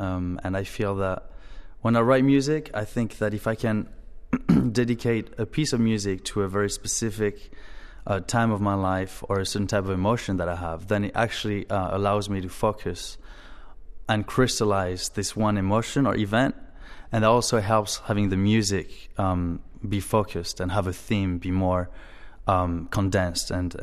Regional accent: Antibes, Provence-Alpes-Côte d'Azur, France; I am from Antibes, which is located in the south of France. It's on the Riviera, right between Cannes and Nice.

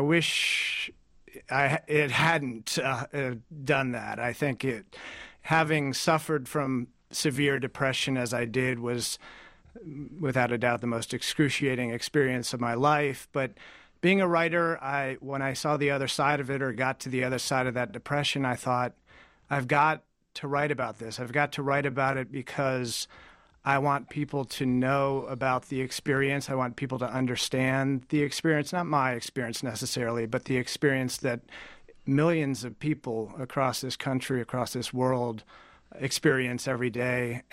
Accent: Cleveland, Ohio, United States; now in West Virginia, United States; I grew up in Cleveland, so I know Ohio well.

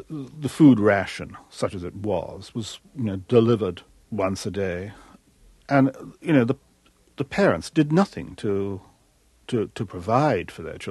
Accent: England, United Kingdom; And I am English. I mean, I can't pretend that I'm not.

